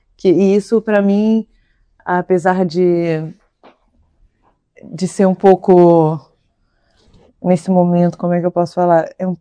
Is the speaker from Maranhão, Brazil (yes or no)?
no; Búzios, Rio de Janeiro, Brazil; Gravei na minha cidade natal, Búzios.